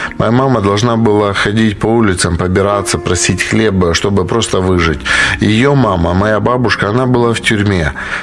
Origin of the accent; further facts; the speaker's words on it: Ukraine; Потом, когда стала свобода, мои родители переехали на Украину. И я воспитывался на Украине